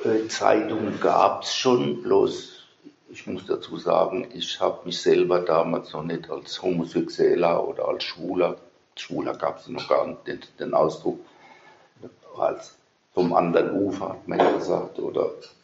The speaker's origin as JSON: {"language": "German", "town": "Ludwigshafen", "region": "Rhineland-Palatinate", "country": "Germany", "tie": "born or raised there", "said": "wir sind groß geworden in Ludwigshafen. Ich bin der Heinrichstraße geboren, das Haus steht nicht mehr, da ist jetzt die doppelte Heinrichstraße."}